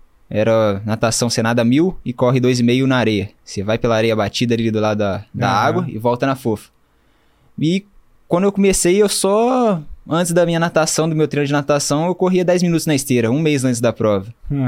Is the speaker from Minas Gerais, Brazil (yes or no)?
yes; Juiz de Fora, Minas Gerais, Brazil; Eu cresci em Juiz de Fora. É, Minas Gerais, do lado do Rio ali, né? Uhum. Mas minha família, meu pai, minha mãe, toda é do Rio. Aí eu peguei um pouco do sotaque do Rio, um pouquinho de Juiz de Fora.